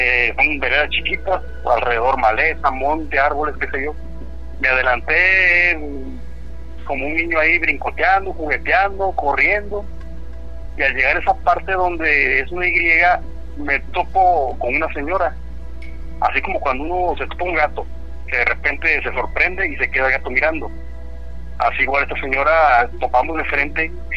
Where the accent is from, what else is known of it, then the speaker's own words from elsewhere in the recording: Pocitos, Veracruz, Mexico; Mire, pues yo les comento que soy originario de Pocitos, Veracruz.